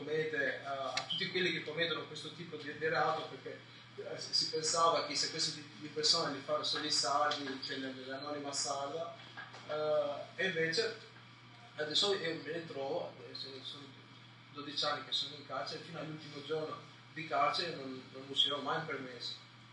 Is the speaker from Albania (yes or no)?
yes; Albania; io sono albanese, sono stato condannato per sequestro di persona a scopo di estorsione, io sono in carcere da 12 anni, quindi adesso sono a 32